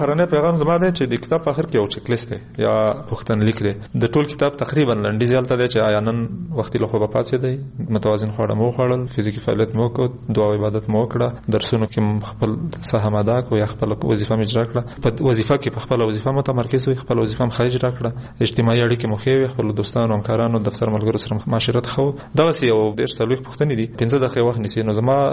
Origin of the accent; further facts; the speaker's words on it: Kunar, Afghanistan; یعنې زه د کونړ یم خو د کونړ اصطلاحات نه